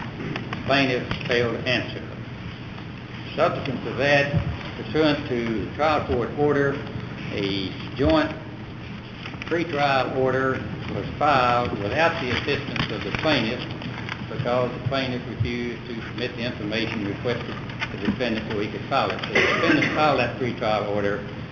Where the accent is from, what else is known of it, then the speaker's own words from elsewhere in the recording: Austin, Texas, United States; Please, the court … from Austin